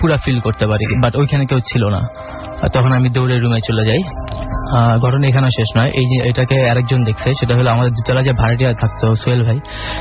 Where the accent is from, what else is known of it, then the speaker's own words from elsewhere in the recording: Dhaka, Dhaka Division, Bangladesh; খিলগাঁও থেকে এসেছি।